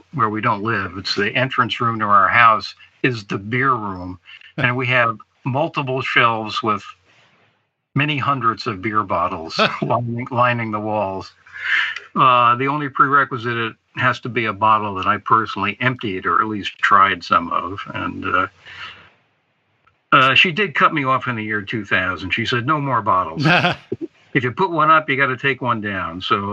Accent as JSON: {"language": "English", "region": "Vermont", "country": "United States", "tie": "born or raised there", "said": "One would be my home state here of Vermont. We have more breweries per capita in Vermont than any other state, and some of the best."}